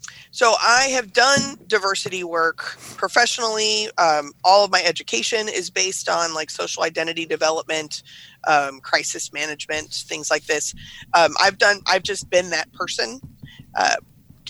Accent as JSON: {"language": "English", "town": "Dallas", "region": "Texas", "country": "United States", "tie": "born or raised there", "said": "I was raised in North Dallas. And multiple generations, because that's how Texans talk, were raised in Central Texas."}